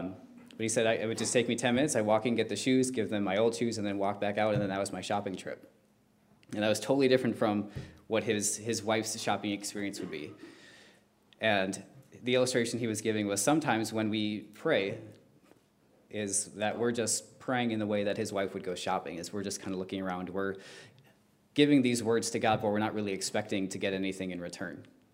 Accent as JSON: {"language": "English", "town": "West Allis", "region": "Wisconsin", "country": "United States", "said": "I'm from West Allis, so it was a two-hour drive"}